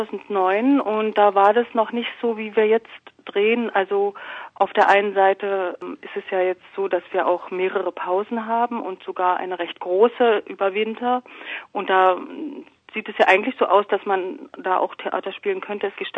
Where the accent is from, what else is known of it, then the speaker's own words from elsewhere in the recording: Potsdam, Brandenburg, Germany; also erstmal, ich komme ja aus Potsdam und bin ich erstmal hin und her geflogen.